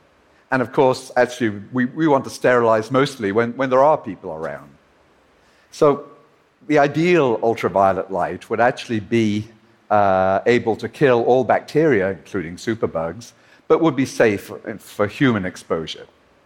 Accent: Liverpool, North West England, United Kingdom; So he was actually a well-known and well-loved local politician in his and my hometown of Liverpool.

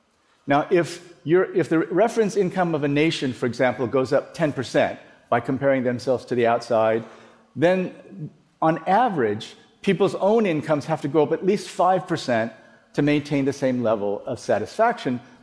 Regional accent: Iowa, United States; And then we ended up moving to Iowa, of all places. We grew up in Iowa. And in Iowa, we went through the whole course. I went to high school. I went to college.

